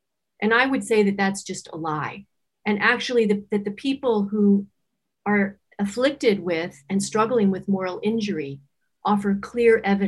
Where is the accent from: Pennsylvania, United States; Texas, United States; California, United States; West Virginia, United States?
California, United States; Los Angeles; I'm from California. Originally, I've spent plenty of time. I grew up in LA and have lots of relatives that live in San Diego.